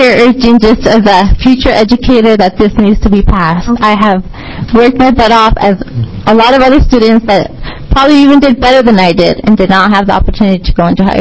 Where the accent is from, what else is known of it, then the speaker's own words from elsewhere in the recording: Hillsboro, Oregon, United States; I grew up in Hillsboro, and I was fortunate to graduate from Century High School.